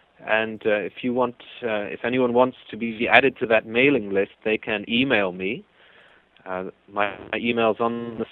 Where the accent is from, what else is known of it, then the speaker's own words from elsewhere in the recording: England, United Kingdom; accent: English; in Scotland for 5 years, where I was born, and then in England, where we lived for another 15 years. So that should explain my English accent that you hear.